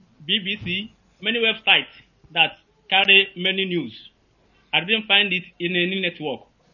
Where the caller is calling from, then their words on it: Dakar, Senegal; I'm calling from Dakar, Senegal.